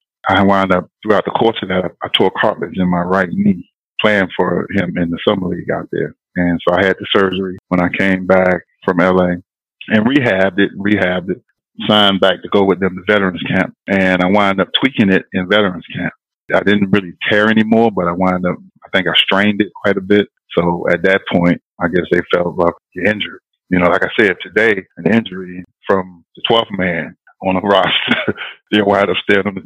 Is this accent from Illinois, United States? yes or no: no; Georgia, United States; I'm from Georgia, so I was closer to home, and then I was playing on the team that I grew up watching